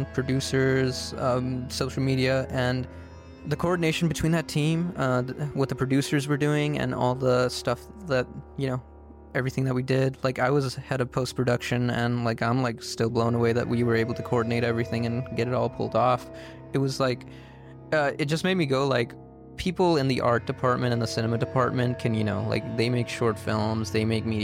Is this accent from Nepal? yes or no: yes; Nepal; also born or lived in Kansas / Northern Virginia; now in Richmond, United States; I'm from Nepal, Kansas, and Northern Virginia, and now I'm from Richmond.